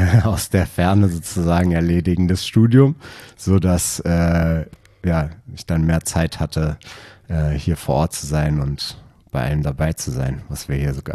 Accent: Berlin, Germany; Ich bin geborener Berliner.

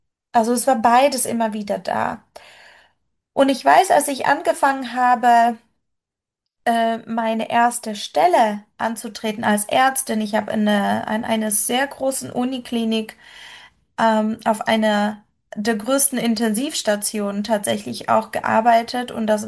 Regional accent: Poland; Und ich kam natürlich aus einem streng katholischen Land. Ich bin ursprünglich Polin und bei uns waren alle weiß und alle katholisch

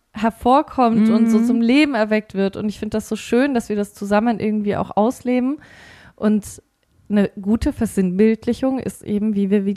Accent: Bavaria, Germany; Und ich komme aus dem Frankenland, ja.

